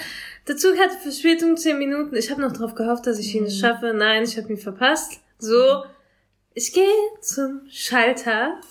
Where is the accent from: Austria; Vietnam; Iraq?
Iraq; woher kommst du? Irak, ne?